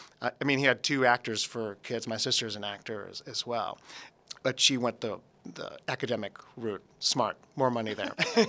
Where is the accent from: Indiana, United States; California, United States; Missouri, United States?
Missouri, United States; St. Louis; growing up in St. Louis, that was my only in, other than going to the Muni or the Fox Theater where the road companies would come through.